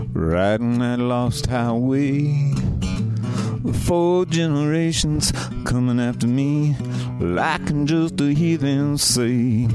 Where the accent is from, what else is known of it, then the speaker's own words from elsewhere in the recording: New Orleans, Louisiana, United States; born there; And I was born in New Orleans, Louisiana. Mm-hmm. So as a small child, I remember going and hearing the jazz down in the French Quarter.